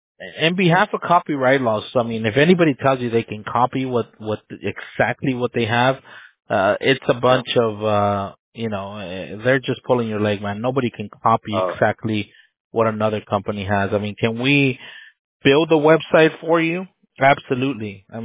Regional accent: Los Angeles, California, United States; I'm born here in the States. I'm born and raised in Los Angeles, but my parents are Mexican.

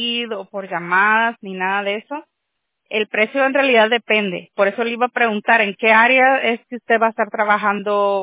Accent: Nicaragua; now in Fountain Valley, United States; Yo soy de Nicaragua, por eso el acento.

